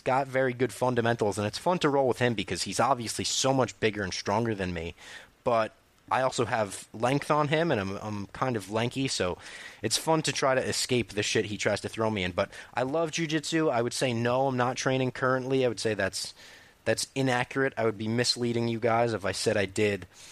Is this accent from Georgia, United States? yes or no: no; Cleveland, Ohio, United States; I'm from Cleveland, so I'm a big homer